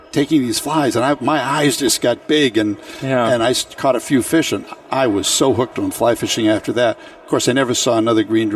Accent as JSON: {"language": "English", "town": "Hamilton", "region": "Massachusetts", "country": "United States", "tie": "born or raised there", "said": "So I grew up in the North Shore above Boston, a place called Hamilton Wenham."}